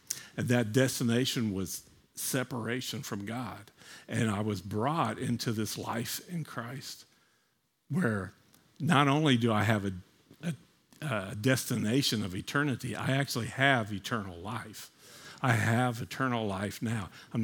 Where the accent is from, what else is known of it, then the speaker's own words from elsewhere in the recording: Huntsville, Alabama, United States; So as I said, I'm from Alabama. Grew up there in the 60s and 70s. When I was growing up, grew up in Huntsville.